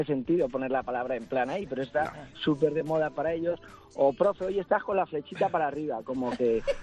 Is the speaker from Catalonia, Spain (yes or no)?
no; Albacete, Castilla-La Mancha, Spain; que soy de Albacete y tenemos aquí hoy, estamos en feria.